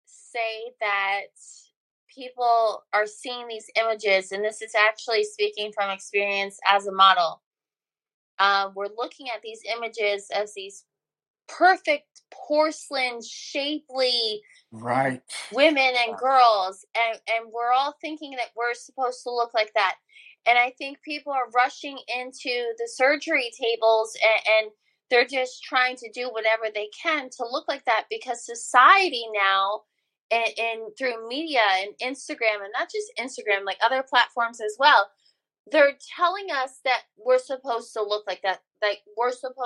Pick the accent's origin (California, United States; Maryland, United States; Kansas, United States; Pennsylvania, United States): Maryland, United States; Baltimore; Hi, I'm from Baltimore.